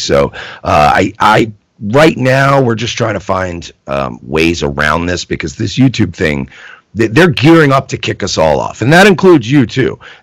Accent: Mastic, New York, United States; also born or lived in Jamaica, Queens; I was born in Jamaica, Queens. I was raised in Mastic and Long Island.

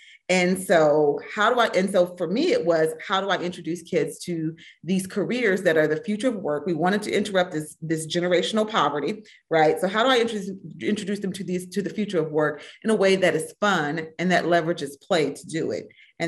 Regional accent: Minnesota, United States; Growing up in Minnesota in the 70s, you know, being one of only a few Black girls in, you know, advanced placement classes or those kind of things.

